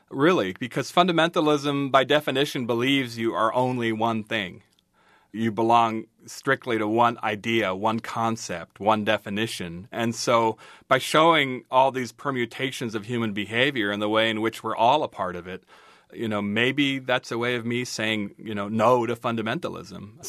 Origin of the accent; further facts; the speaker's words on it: Washington, United States; I'm still essentially a Spokane Coeur d'Alene Indian, but I'm also from Washington State. I'm also from the Pacific Northwest. I'm also an American.